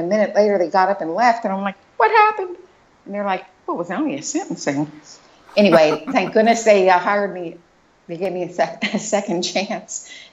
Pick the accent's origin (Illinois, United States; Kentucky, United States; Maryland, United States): Maryland, United States; I know that you live in Maryland, and I grew up in Southern Maryland.